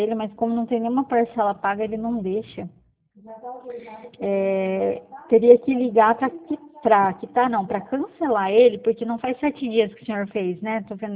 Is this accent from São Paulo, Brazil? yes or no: no; Paraná, Brazil; Então, eu sou aqui do Paraná.